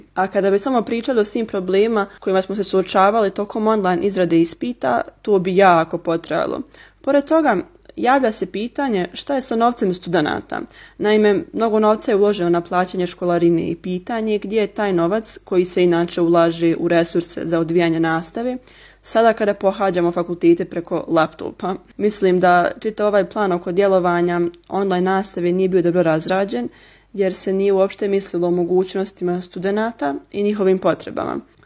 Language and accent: Bosnian; Bosnia & Herzegovina; Mada, kod nas u Bosni i Hercegovini, naravno, to uvijek se malo komplikovanije jer smo podijeljeni.